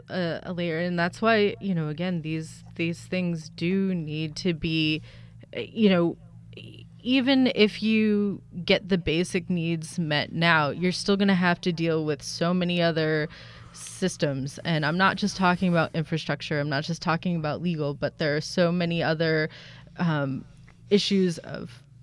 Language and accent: English; India; English is a second language; moved away; And I am speaking as an Indian naturalized citizen woman, a young person.